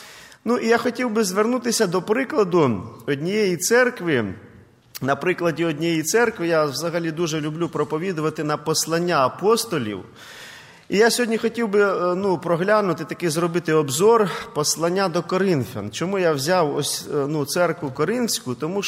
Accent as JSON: {"language": "Ukrainian", "region": "Zhytomyr Oblast", "country": "Ukraine", "lives_now": "Khutory, Ukraine", "said": "Я родом із Житомирської області"}